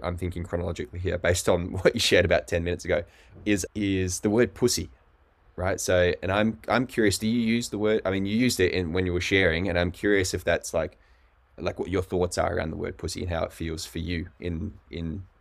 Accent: Australia; also born or lived in United States; obviously being Australian, I've liberally used the word cunt before in my life.

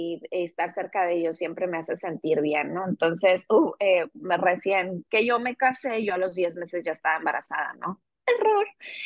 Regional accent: Michoacán, Mexico; now in Ciudad Obregón, Mexico; yo no soy de aquí de Sonora, yo soy de Michoacán, ¿no? Toda mi familia está ahí en Michoacán, todos mis amigos, yo literalmente dejé todo para venir a casarme

